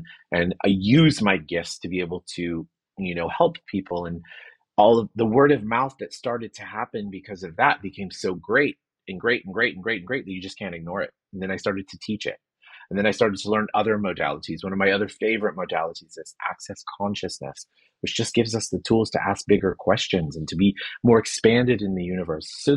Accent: the South, United States; at least where I grew up in the South

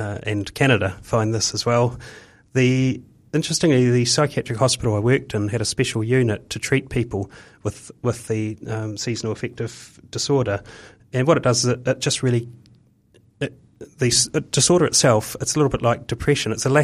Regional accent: North Island, New Zealand; Growing up in the North Island, we didn't have that experience of extreme and prolonged cold

